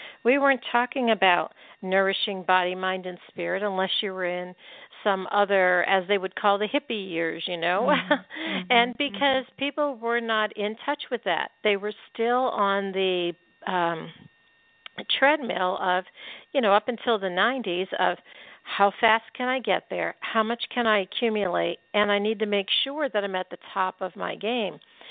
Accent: Pennsylvania, United States; also born or lived in Scottsdale, Arizona; I grew up in Pennsylvania. I know well the summers and the seasons and the winters. And I miss them desperately. Even when I lived in Scottsdale, Arizona, I don't think I even owned a sweater or closed-toed shoes for years.

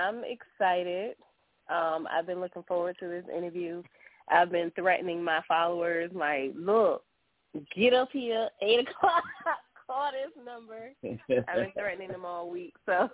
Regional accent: Virginia, United States; I'm born and raised in Virginia. Mm-hmm. Virginia.

